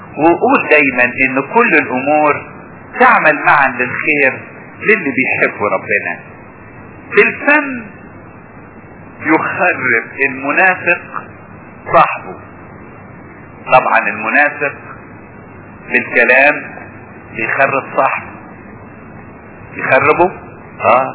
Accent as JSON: {"language": "Arabic", "region": "Upper Egypt", "country": "Egypt", "said": "عندنا في الصعيد"}